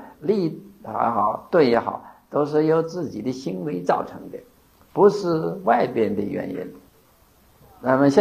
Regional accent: China; 按我中国人的想法

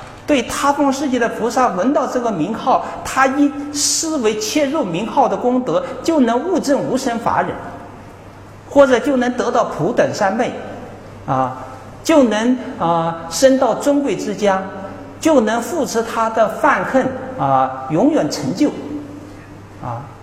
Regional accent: China; 你只要看看现在我们中国人不管他信佛不信佛，见面就是阿弥陀佛啊

